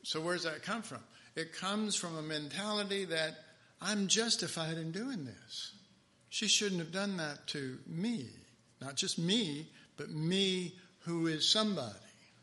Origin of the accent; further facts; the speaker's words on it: Texas, United States; I'm from Texas. Sad, isn't it?